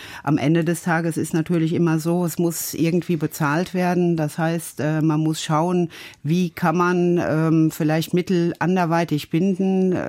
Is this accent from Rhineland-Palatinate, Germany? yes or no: yes; Rhineland-Palatinate, Germany; Ich komme selber aus dem Westerwald, also nicht weit weg von Koblenz